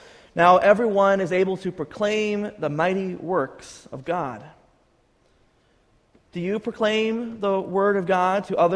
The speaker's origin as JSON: {"language": "English", "town": "Kokomo", "region": "Indiana", "country": "United States", "tie": "born or raised there", "said": "The car was from Kokomo, my hometown."}